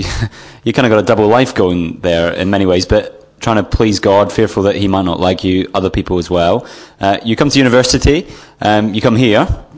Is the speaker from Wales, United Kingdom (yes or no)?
no; Scotland, United Kingdom; as an ignorant Scotsman